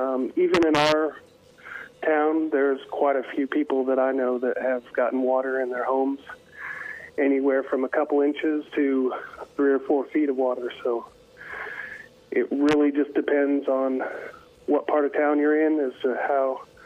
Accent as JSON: {"language": "English", "town": "Knoxville", "region": "Tennessee", "country": "United States", "tie": "born or raised there", "also_born_or_lived": "Newton", "lives_now": "Baytown, United States", "said": "Yes, sir. Actually, I was born in Newton, but I grew up in Knoxville, class of 91."}